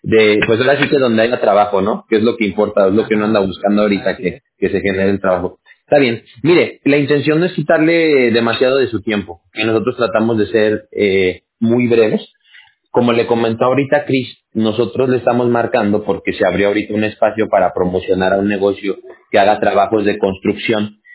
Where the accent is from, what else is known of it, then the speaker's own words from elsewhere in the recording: Mexico; ahí en México, de donde yo soy